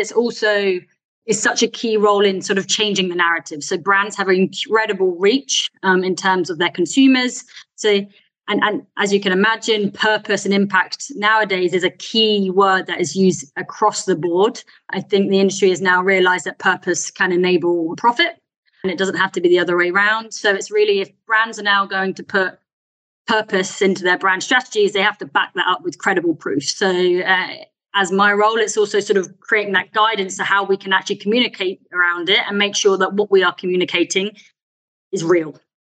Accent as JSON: {"language": "English", "region": "England", "country": "United Kingdom", "moved": "as an adult", "lives_now": "Berlin, Germany", "said": "You can tell I'm English, maybe from the accent, but our head office is here. So I moved with the job."}